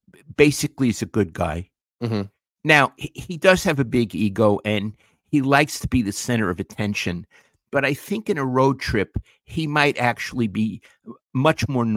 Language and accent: English; New York, United States; Because I'm a New Yorker. I'm a quick talker.